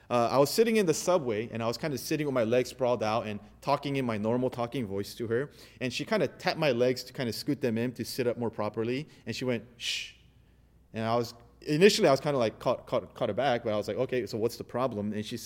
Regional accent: United States; And I know this is something that a lot of us can relate to because we're Asian American. We're essentially part of two cultures.

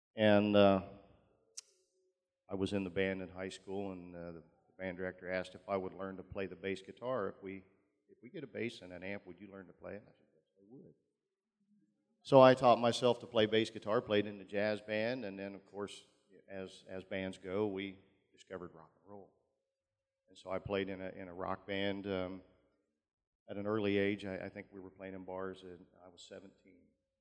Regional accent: Zanesville, Ohio, United States; I was born in Zanesville way back in February of 1960 to … both of Zanesville, and they still reside in Zanesville.

